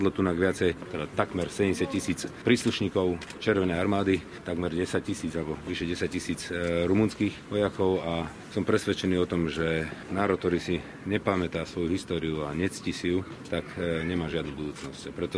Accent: Bratislava, Bratislava Region, Slovakia; Ja môžem povedať za seba, že som rodený Bratislavčan

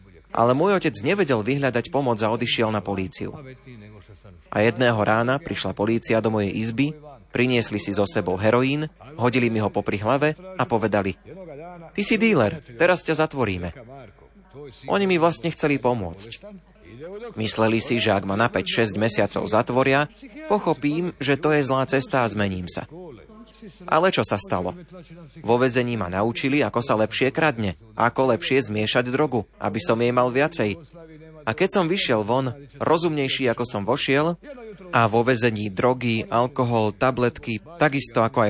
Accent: Split, Split-Dalmatia County, Croatia; A u nás v Splite psychiatria je na prízemí.

